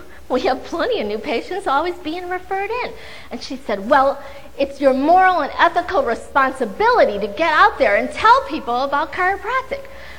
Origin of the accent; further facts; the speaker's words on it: Illinois, United States; I'm a Valley girl too, even though I'm originally from Illinois.